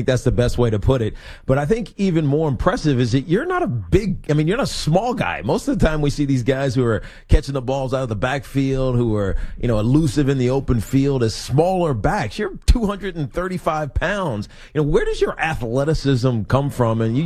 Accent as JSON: {"language": "English", "region": "Virginia", "country": "United States", "tie": "born or raised there", "said": "Now, I grew up in Southwest Virginia."}